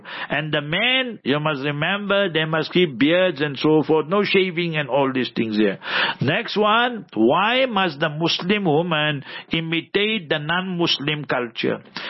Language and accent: English; Heidelberg, Gauteng, South Africa; also born or lived in Newcastle; So I'm from Heidelberg, yeah, in Transvaal, Gauteng. I'm from there. So I was in Newcastle 20 years, now we're 20 years here.